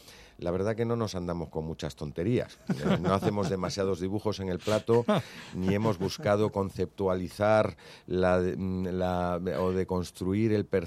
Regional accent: A Coruña, Galicia, Spain; junto al campo de mi tierra, de La Coruña

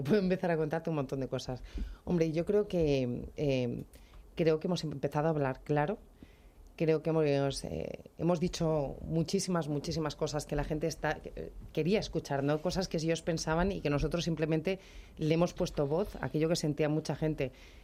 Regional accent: Madrid, Community of Madrid, Spain; pues yo soy madrileña de toda la vida, del barrio de Argüelles

